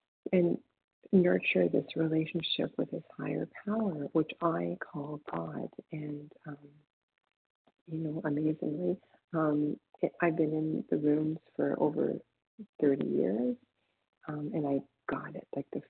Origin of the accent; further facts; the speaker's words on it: Toronto, Ontario, Canada; I'm from Toronto, Canada.